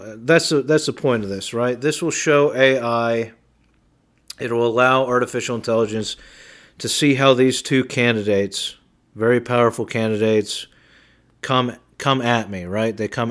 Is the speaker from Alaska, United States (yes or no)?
no; Utica, New York, United States; the campground I manage here in my hometown of Utica